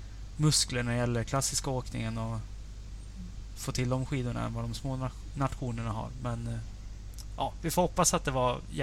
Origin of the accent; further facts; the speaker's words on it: Sweden; Roliga lopp att kolla på. I alla fall som svensk, tycker jag.